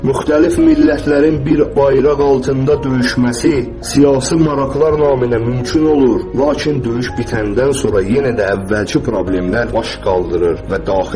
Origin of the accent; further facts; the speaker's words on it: Baku, Azerbaijan; Mənim babam Zəngilanlı olduğu halda mən də Bakılıyam və şəhər uşağıyam.